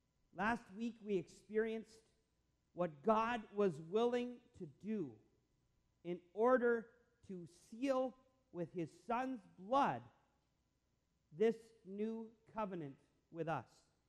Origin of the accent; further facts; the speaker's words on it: Canada; as a Canadian